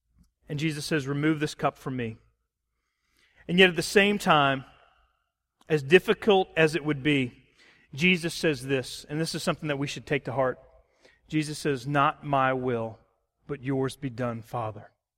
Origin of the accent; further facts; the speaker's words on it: Virginia Beach, Virginia, United States; because I grew up in Virginia Beach. I went to James Madison University. It was kind of like coming back home in a lot of ways.